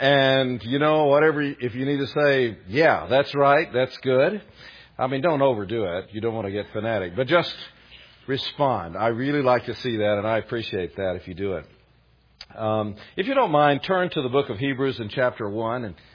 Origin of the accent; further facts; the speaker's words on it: Southern United States, United States; I am from the United States, but worse than that, I'm from the southern United States.